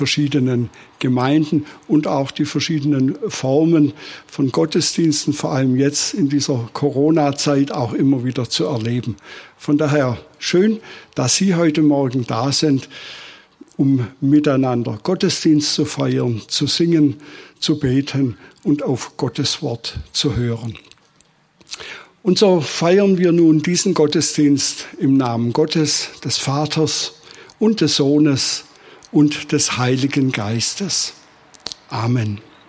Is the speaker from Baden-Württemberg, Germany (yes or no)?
yes; Pfalzgrafenweiler, Baden-Württemberg, Germany; Wir kommen aus Pfalz-Grafenweiler, haben zwei erwachsene Töchter.